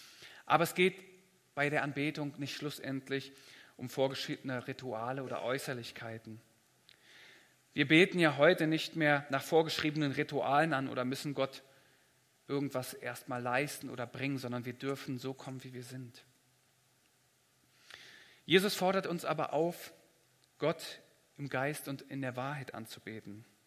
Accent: Germany; Und generell als Deutsche, glaube ich, sind wir da auch eher etwas zurückhaltender mit unserer Körpersprache

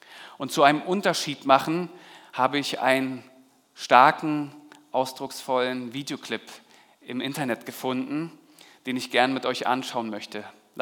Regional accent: Berlin, Germany; Wir waren in meiner Heimat in Berlin, haben meine Familie besucht.

